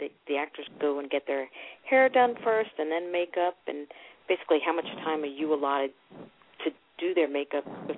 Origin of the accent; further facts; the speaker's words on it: New York, United States; I'm from New York, so I was kind of glad to hear that you get to spend some time in the Big Apple.